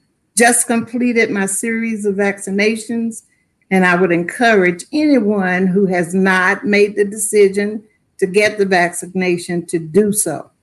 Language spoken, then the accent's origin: English; Lewisburg, United States; So growing up in Lewisburg, it's a small town.